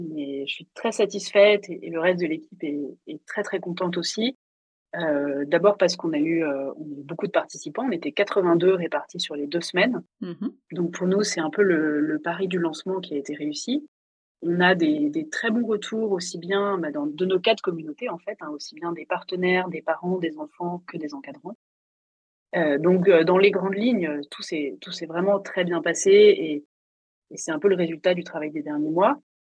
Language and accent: French; France; on est français quand même